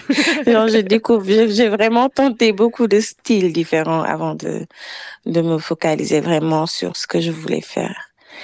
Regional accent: Saint-Louis, Senegal; now in Dakar, Senegal; Moi, de mon côté, j'ai grandi à Saint-Louis et j'ai commencé la musique là-bas à très bas âge, avant de venir à Dakar

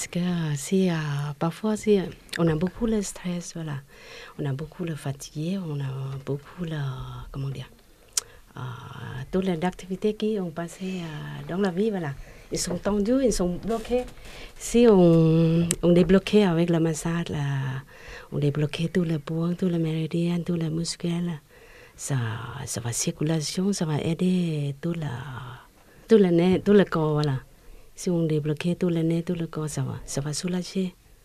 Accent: Buriram, Thailand; French is a second language; now in France; Je suis grandi dans la province à Builam. C'est à côté frontière de Cambodge, 400 km de Bangkok, capitale thaïlandaise.

